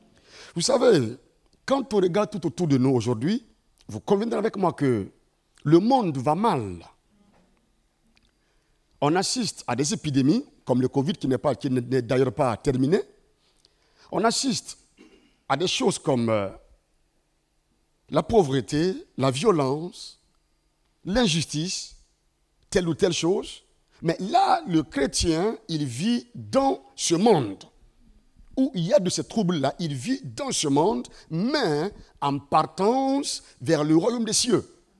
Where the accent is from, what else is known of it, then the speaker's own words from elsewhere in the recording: Ouagadougou, Centre, Burkina Faso; Je viens du Burkina Faso, dans la capitale, une ville qu'on appelle Ouagadougou.